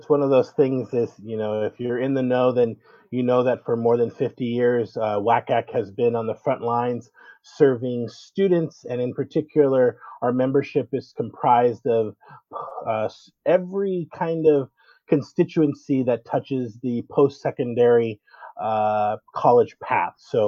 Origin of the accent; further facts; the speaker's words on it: San Bernardino, California, United States; I grew up actually in San Bernardino in the Inland Empire back when we were 714, you know, now the area code is split.